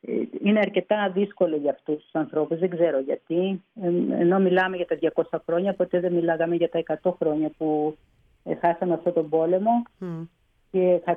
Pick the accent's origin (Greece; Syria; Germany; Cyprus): Greece; Crete; Ο παππούς γεννήθηκε, όπως και εγώ, στον ύπος από Κορώνου, Χανίων, Κρήτης.